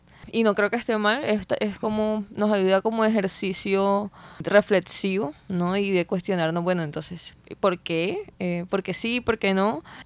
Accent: Barranquilla, Atlántico, Colombia; Por lo menos de nosotras que somos acá de Barranquilla.

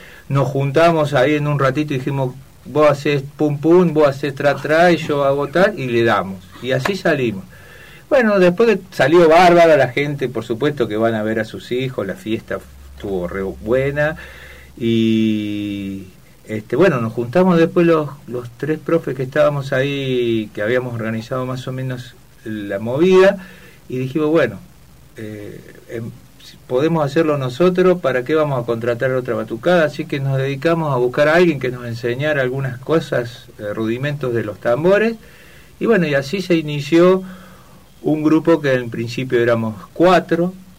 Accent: Córdoba, Argentina; como yo soy cordobés

